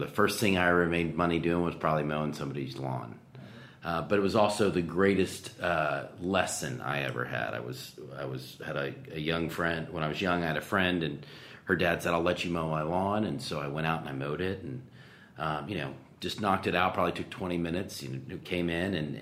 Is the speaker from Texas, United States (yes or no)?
yes; Dallas, Texas, United States; So I'm from Dallas, Texas. I grew up in Preston Hollow.